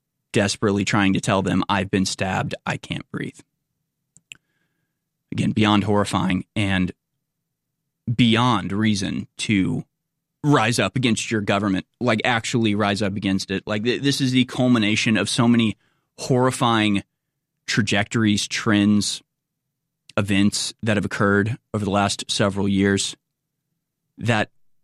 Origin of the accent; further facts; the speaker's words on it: Texas, United States; Can I carry a bowie knife since I'm from Texas?